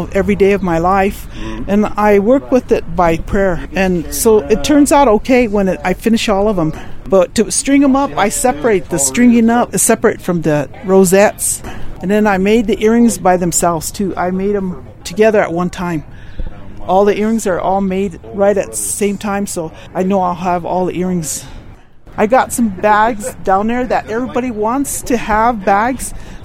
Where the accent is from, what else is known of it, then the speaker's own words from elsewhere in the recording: Alamosa, Colorado, United States; I'm from here in Alamosa.